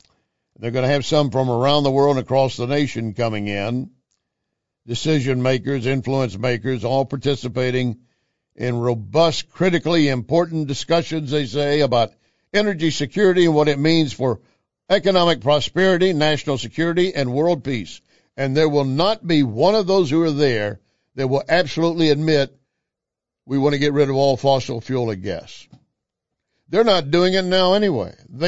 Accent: India; I grew up in India where electricity wasn't guaranteed, still not now.

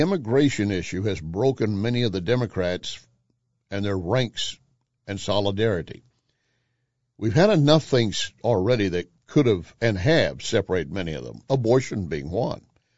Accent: Texas, United States; See, I grew up in Texas, so I was familiar with what they called the Bracero program.

